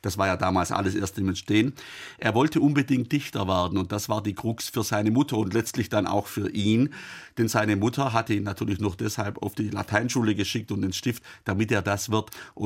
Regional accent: Baden-Württemberg, Germany; born there; Ich bin in Oberschwaben geboren, das war auch bis 1806 Vorderösterreich.

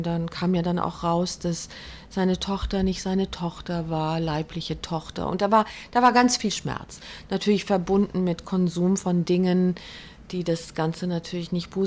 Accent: Italy; Ja, als Italienerin, meine Mutter hat gerade Probleme, wenn sie das hört, aber Sushi liebe ich ja.

